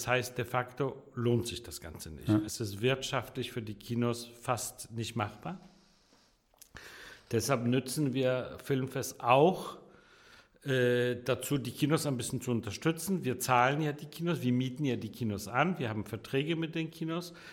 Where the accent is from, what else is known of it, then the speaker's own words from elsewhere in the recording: Denmark; also born or lived in Warsaw, Poland / Italy; Ich bin in Warschau geboren und dann in Dänemark aufgewachsen. Zwischendurch war mal ein bisschen in Italien.